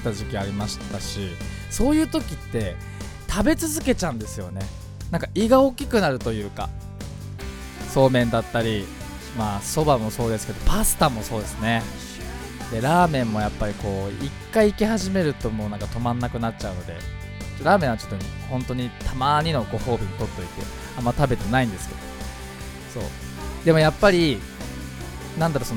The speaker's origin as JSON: {"language": "Japanese", "town": "Fujisawa", "region": "Kanagawa", "country": "Japan", "said": "藤沢出身の俳優タレントとして活動する"}